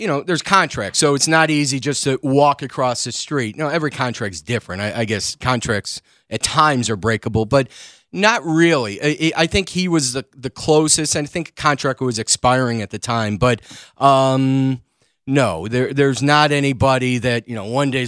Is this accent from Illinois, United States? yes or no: yes; Skokie, Illinois, United States; I grew up in Skokie and, you know, lived in Chicago my entire life, a short run in New York for a very short time.